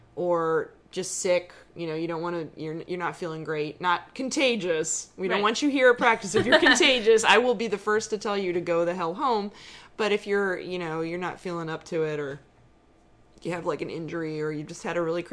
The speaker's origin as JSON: {"language": "English", "town": "Pittsburgh", "region": "Pennsylvania", "country": "United States", "said": "I mean, I'm from Pittsburgh originally."}